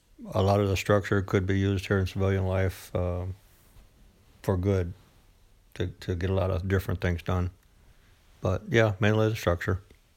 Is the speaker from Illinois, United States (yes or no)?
yes; Illinois, United States; So Steve had a lot in common because we're both from the Midwest. I was from Illinois, he was from Michigan, but still had a lot in common.